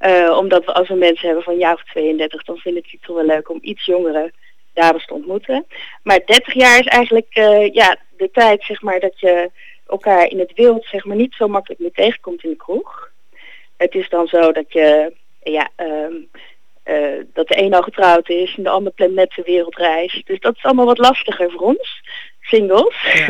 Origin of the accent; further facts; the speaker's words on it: Netherlands; Maar blijkbaar zijn wij Nederlanders niet heel erg, heel erg sociaal in die zin.